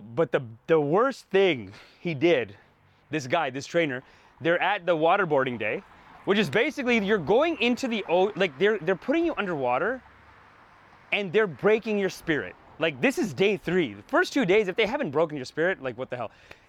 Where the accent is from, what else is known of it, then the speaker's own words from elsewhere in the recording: Canada; I'm a Canadian prince, brother. I'm a Canadian prince.